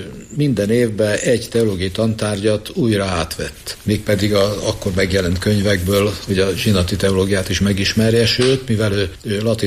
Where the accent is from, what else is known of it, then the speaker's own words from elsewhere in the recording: Keszthely, Zala, Hungary; also born or lived in Győr; Hát én Győrbe születtem, de édesapám kinn a háborúban meghalt fogságba, és akkor mi Keszthelyre költöztünk.